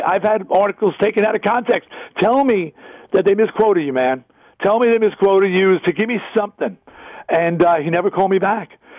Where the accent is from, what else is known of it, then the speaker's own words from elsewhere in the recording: New York, United States; he's riding a subway in New York, and I'm from New York